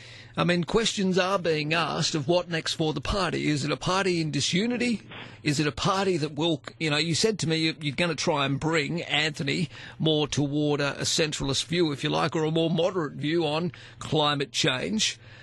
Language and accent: English; New South Wales, Australia; I grew up in Western Sydney.